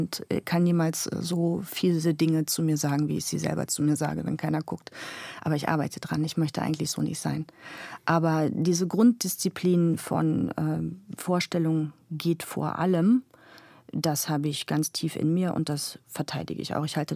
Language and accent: German; Berlin, Germany; Und das sage ich als Berlinerin.